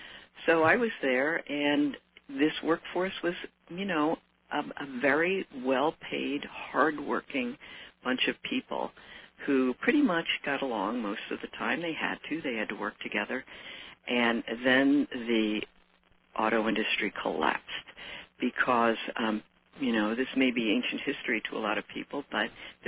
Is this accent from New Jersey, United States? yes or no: yes; New Jersey, United States; growing up in New Jersey, where there were so few Asian Americans anyway, I was sort of used to that.